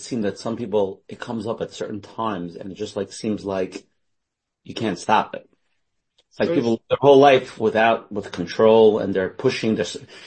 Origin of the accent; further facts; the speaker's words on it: United States; I'm from New Jersey, New York.